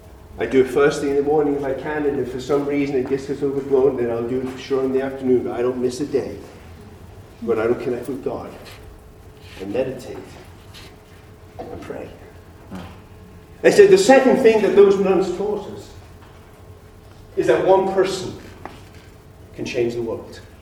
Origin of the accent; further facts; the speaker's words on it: England, United Kingdom; I'm English.